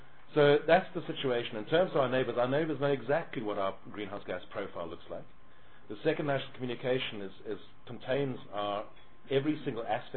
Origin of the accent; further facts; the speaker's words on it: South Africa; I think we've acknowledged this as a South African nation